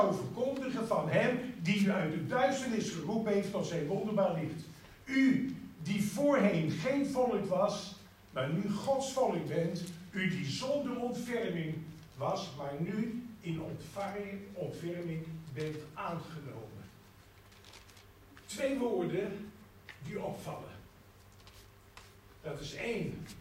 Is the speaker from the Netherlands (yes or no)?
yes; Utrecht, Netherlands; born there; Geboren in Utrecht in de Otterstraat, bijna binnenstad.